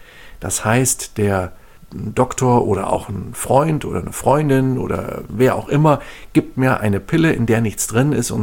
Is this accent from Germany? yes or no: yes; Northern Germany, Germany; ich komme ja aus Norddeutschland, da gehen viele Menschen segeln.